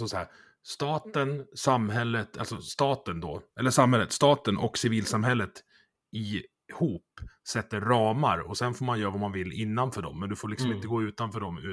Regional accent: Leksand, Dalarna County, Sweden; Ja, alltså jag är från Leksand, det är klart att vi blir hockeyproffs.

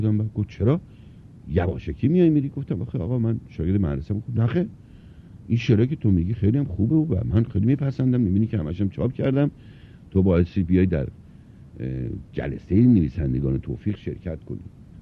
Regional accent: Nur, Mazandaran, Iran; ما البته نوری هستیم مازندرانی

